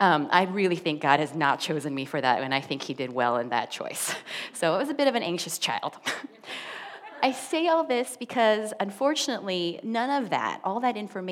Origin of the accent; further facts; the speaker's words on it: Akron, Ohio, United States; born there; I was born on Christmas Day, 1981, Akron, Ohio.